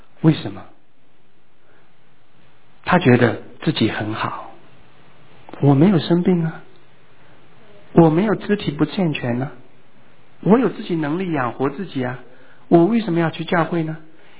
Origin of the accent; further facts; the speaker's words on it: China; 我们说我们中国人很喜欢吃